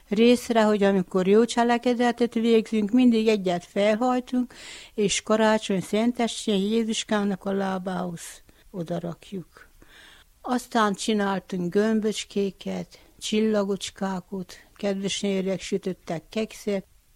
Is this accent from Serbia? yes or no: no; Gyergyó, Harghita, Romania; Igen, ott is összegyűltünk a karácsonyfa. Mindig volt, mert az erdőből a bátyáim hoztak mindig friss fenyőt